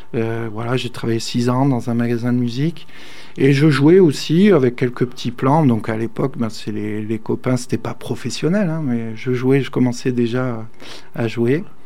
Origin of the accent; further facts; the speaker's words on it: Gap, Provence-Alpes-Côte d'Azur, France; born there; Oui, alors je suis né à Gap, dans les Hautes-Alpes. Je suis un montagnard. En 82, alors je ne sais plus quel âge ça me fait, mais plus de 40.